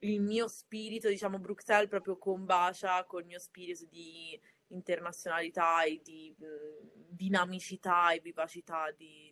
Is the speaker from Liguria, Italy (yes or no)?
yes; Liguria, Italy; born there; accent: Tuscan; also born or lived in Pisa; vengo da Pisa, ma in realtà sono nata in Liguria, quindi proprio un mix territoriale.